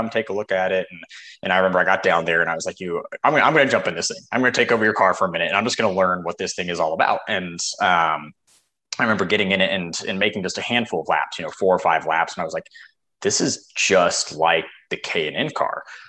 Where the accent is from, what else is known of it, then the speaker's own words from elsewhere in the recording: Salt Lake City, Utah, United States; And I grew up out in Salt Lake City, Utah, and our local track out there at the time was Miller Motorsports Park.